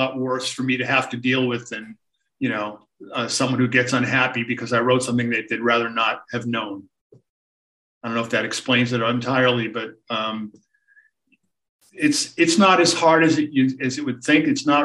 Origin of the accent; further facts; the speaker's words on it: Boston, Massachusetts, United States; I grew up in the Boston area as a sports fan.